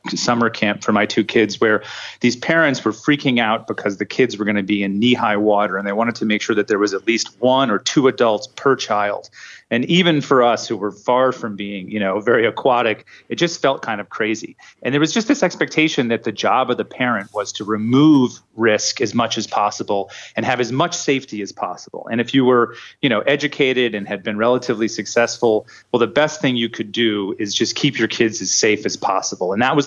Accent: United States; now in Australia; I think as an American and as a reporter, I'd sort of learned to be a distant observer and not really join anything.

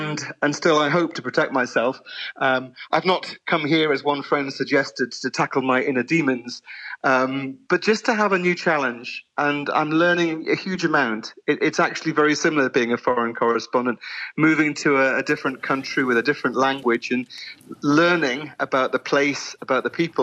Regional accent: United Kingdom; now in Portugal; I'm British.

